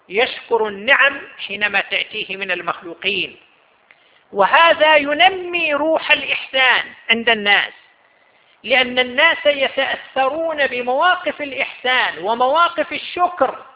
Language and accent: Arabic; Qatif, Eastern Province, Saudi Arabia; سيكون عندنا في القطيف مهرجان لجائزة الإنجاز